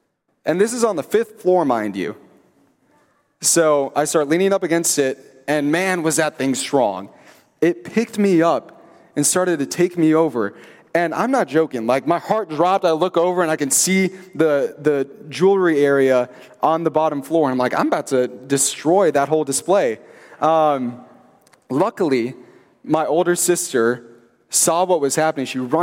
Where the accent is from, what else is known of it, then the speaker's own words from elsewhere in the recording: Minnesota, United States; I grew up in Minnesota. I spent 20 years there, Twin Cities area.